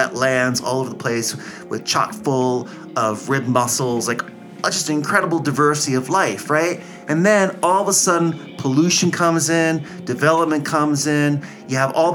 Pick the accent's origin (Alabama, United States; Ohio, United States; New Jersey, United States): New Jersey, United States; I remember as a kid growing up in Barnegat Bay, we didn't find a lot of seahorses.